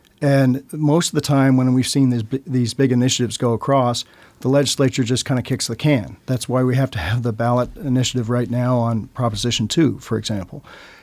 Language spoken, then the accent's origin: English; East Coast, United States; born there; And that's why, as a Westerner, I'm glad to have it. We didn't, I was born on the East Coast, and while we had referendums, they were usually on, you know, bond issues and things like that.